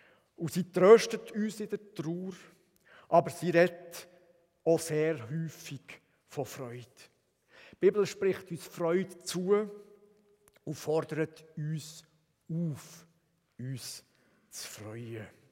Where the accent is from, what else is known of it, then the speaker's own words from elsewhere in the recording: Bern, Switzerland; Wir als Berner haben im Moment genug Grund, uns zu freuen.